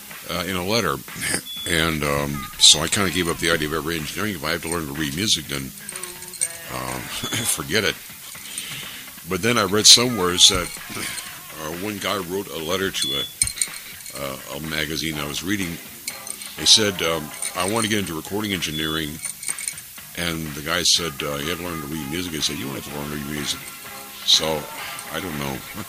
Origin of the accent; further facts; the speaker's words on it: Valley Station, Kentucky, United States; when I was growing up in Valley Station, I listened to a lot of radio and I even bought records a whole lot